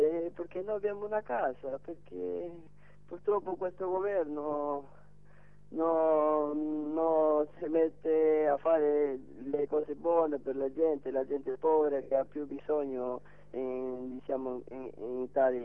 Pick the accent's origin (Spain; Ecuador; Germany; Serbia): Ecuador; now in Italy; sono dell'Equatore.